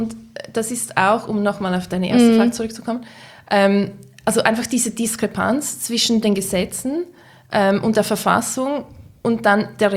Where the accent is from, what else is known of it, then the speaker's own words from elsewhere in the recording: Switzerland; als Schweizer Journalistin.